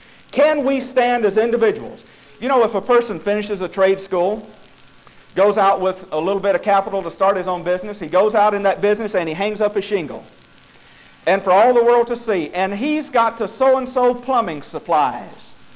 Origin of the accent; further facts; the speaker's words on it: Tennessee, United States; remember growing up in Middle Tennessee in what was called then the heart of the Bible Belt.